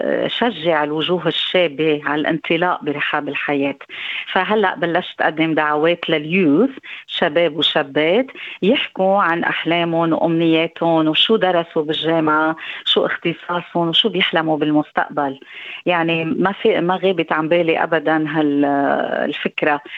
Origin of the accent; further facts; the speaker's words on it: Ferzol, Beqaa, Lebanon; لأنه أنا ربيت بالبقاع ببلدة الفرزول،